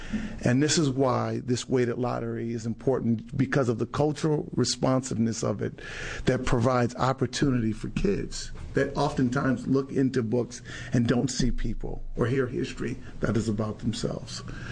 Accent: Los Angeles, California, United States; when I was a young black boy growing up in South Central in poverty, I would have laughed at you.

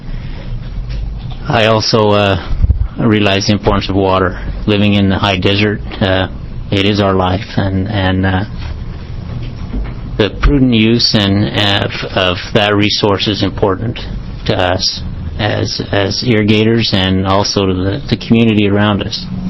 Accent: Oregon, United States; I'm from Niagara County. I live about 15 miles southwest of Nyssa.

